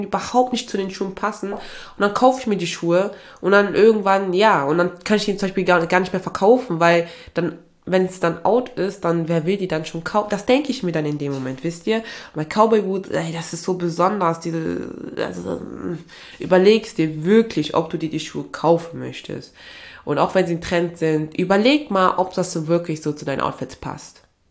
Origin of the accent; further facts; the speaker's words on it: Aachen, North Rhine-Westphalia, Germany; Und bei mir, also ich komme ja eigentlich aus Aachen.